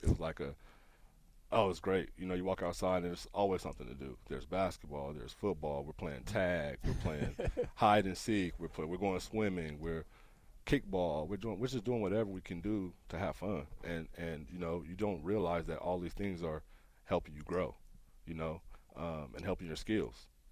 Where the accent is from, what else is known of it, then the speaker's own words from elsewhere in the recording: Fresno, California, United States; I was I'm an East Side Fresno kid, Southeast Fresno.